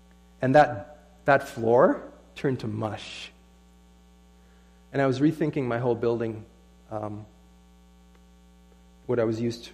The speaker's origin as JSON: {"language": "English", "region": "Scotland", "country": "United Kingdom", "lives_now": "Canada", "said": "because it was cheaper, because I'm Scottish."}